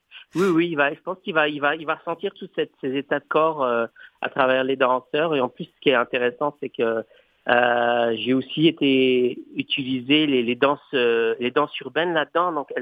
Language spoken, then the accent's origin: French; Morocco; je suis français-marocain et que moi, j'ai grandi dans la culture de la danse au Maroc, où est-ce qu'on danse naturellement à la maison depuis mon plus jeune âge.